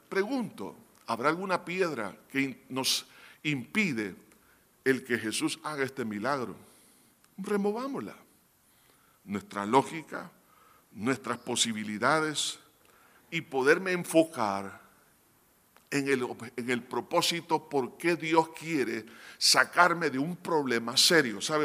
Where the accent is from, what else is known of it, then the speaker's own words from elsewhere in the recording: El Salvador; Nosotros como salvadoreños somos el pulgarcito de América.